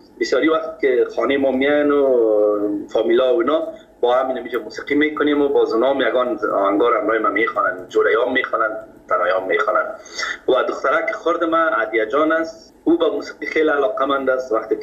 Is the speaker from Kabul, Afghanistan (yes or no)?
yes; Kabul, Afghanistan